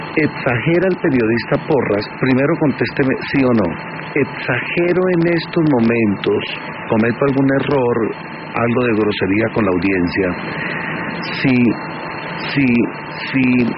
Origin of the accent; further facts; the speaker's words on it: Colombia; como colombiano, como periodista